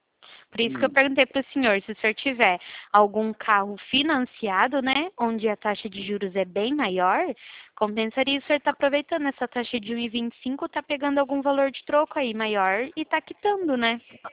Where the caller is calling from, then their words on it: Presidente Prudente, São Paulo, Brazil; Eu sou da Central da Poupa Crédito, eu falo de Presidente Prudente.